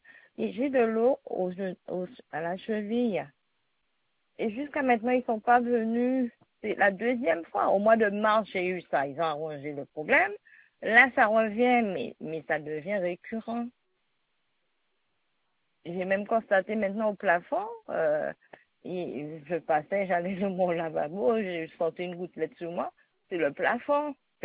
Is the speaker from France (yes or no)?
no; Gustavia, St. Barthélemy; now in Guadeloupe; Je suis de Saint-Barthélemy, mais je vous appelle de la Guadeloupe. Hein. J'habite ici.